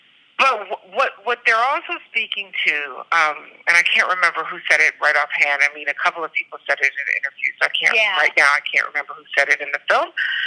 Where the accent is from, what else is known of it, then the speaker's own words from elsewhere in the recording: Detroit, Michigan, United States; I mean, I'm from Detroit.